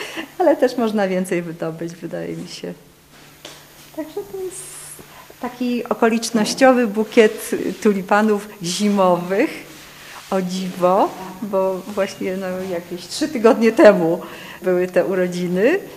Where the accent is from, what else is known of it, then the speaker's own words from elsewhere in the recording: Żywiec, Silesian Voivodeship, Poland; myśmy mieszkali w Żywcu. Ja się urodziłam tam w zamku